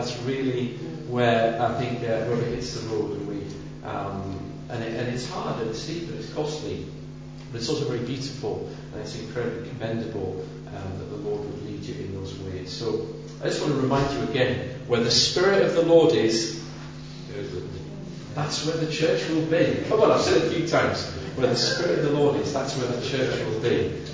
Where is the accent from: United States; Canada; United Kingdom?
United Kingdom; Newcastle, North East England; now in London, United Kingdom; And I'm from Newcastle, as you know, and now I'm really committedly involved in London.